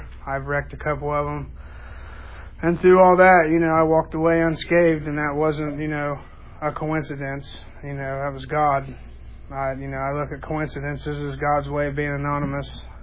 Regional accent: Jackson, Ohio, United States; I'm 27 from Jackson, Ohio. I was born and raised there. I come from a Christian background, was raised in church.

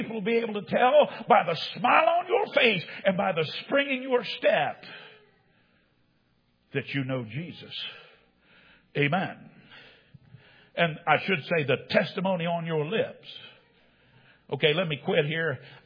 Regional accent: United States; Well, I'm an American, so am I. But I had to be born again.

